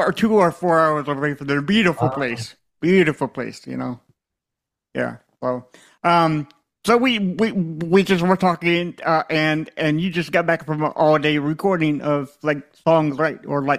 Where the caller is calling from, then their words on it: Lexington, South Carolina, United States; I am in Lexington, South Carolina. Probably like 6-7 hours away from you because you're in Nashville right now, correct?